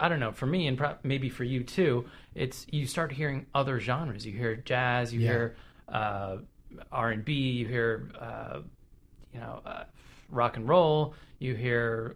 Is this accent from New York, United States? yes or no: no; Palo Alto, California, United States; I grew up in Palo Alto, California.